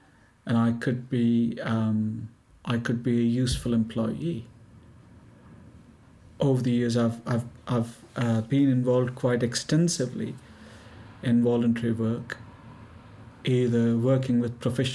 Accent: India; first language Telugu; English is a second language; Which is not what it is in my hometown. You find majority people speaking my native language, which is Telugu.

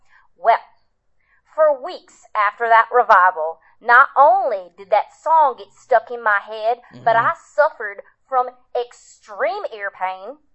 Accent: Georgia, United States; I'm from Georgia.

